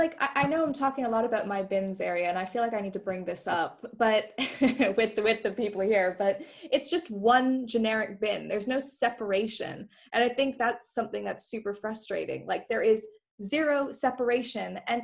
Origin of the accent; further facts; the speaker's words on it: Canada; I grew up in Canada, and recycling is a huge part of every Canadian's upbringing.